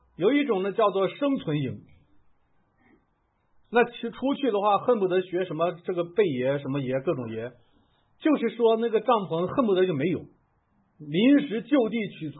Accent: Shanxi, China; born there; 影响到了山西我出生的地方也是一样的哈，家家都有这个地震棚，就住在这个棚里

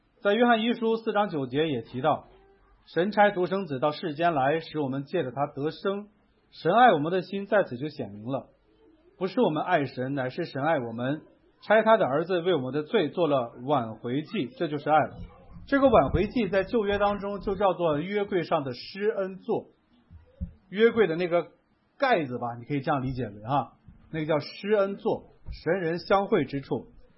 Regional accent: Hebei, China; 起初发动的时候，我们河北那边就是重灾区

